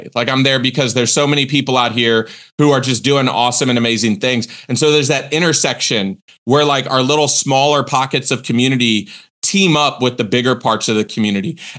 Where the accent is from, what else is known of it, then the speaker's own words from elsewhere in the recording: Virginia Beach, Virginia, United States; folks know now that I grew up in Hampton Roads. I went to Salem High School in Virginia Beach and moved away, did my undergrad, did my graduate school.